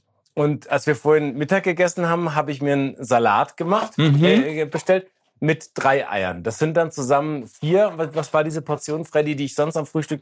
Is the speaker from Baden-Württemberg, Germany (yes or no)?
yes; St. Weiher, Baden-Württemberg, Germany; Ich habe aber die ersten 6 Jahre in St. Weiher bei Karlsruhe gelebt und das war ein kleines Dorf.